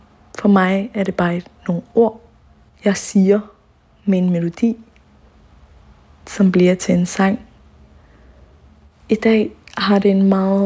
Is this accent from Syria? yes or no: yes; Syria; palæstinenser og født og opvokset i Syrien. Så vi har sådan set to hjemlande, der hører til.